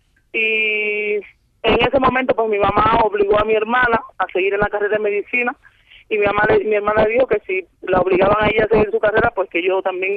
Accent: Media Luna, Granma, Cuba; No, pero Media Luna, mi terruño realmente lo llevo al corazón

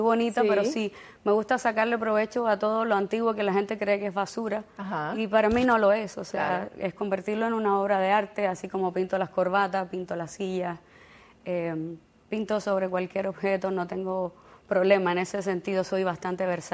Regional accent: Havana, Cuba; moved away as an adult; now in Chile; Nací en La Habana, me fui a los 19 años, y llegué a Chile, no me acostumbré con el frío

